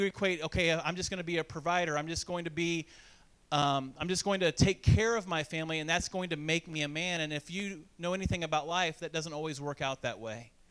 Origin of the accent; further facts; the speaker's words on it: Crawfordsville, Indiana, United States; We lived in Crawford. I grew up in Crawfordsville